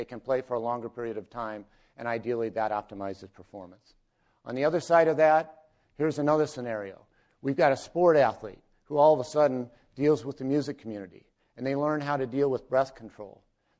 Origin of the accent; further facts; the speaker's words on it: Indianapolis, Indiana, United States; I'm from Indianapolis.